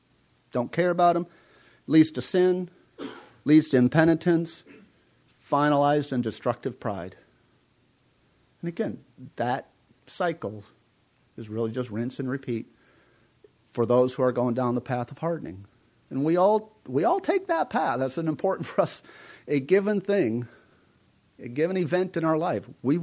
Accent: Alaska, United States; I grew up in Alaska, so I always go to this, you know.

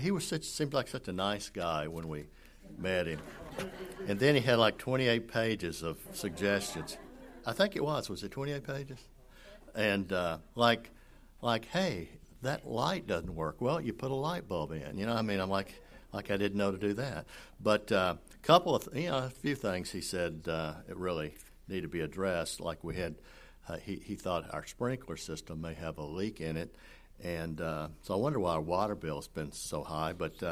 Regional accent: Nashville, Tennessee, United States; Now, I grew up in Nashville, Tennessee, and I was very fortunate.

